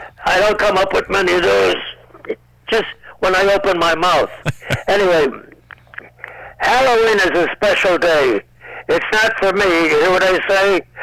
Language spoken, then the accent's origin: English; France; I come from France, and in France, we also have a republic like you have.